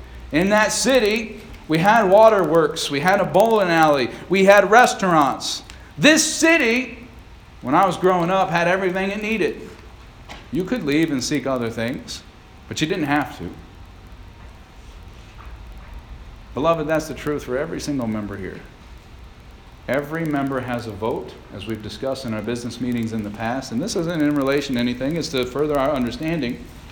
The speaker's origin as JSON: {"language": "English", "town": "Bellefontaine", "region": "Ohio", "country": "United States", "tie": "born or raised there", "said": "I grew up in Belle Fountain, Ohio. It felt like a small town to me."}